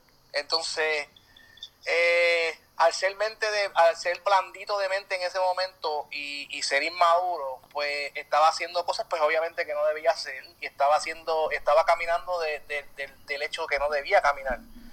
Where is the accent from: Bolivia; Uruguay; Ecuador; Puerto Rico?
Puerto Rico; y soy puertorriqueño.